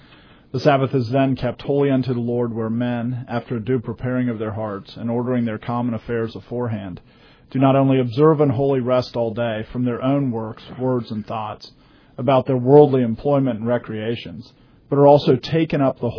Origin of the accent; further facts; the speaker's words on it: Pennsylvania, United States; I can remember growing up in Pennsylvania, even in the 70s